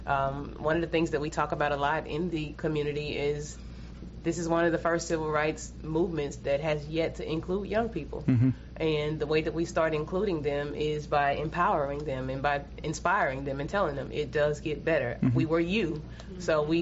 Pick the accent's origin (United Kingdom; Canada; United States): United States; Mississippi; Once again, growing up in Mississippi, we were carried to church.